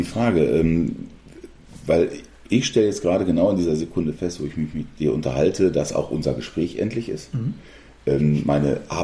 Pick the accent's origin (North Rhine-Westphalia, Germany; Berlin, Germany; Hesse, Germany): North Rhine-Westphalia, Germany; Ich bin auch ein Kind des Ruhrgebiets.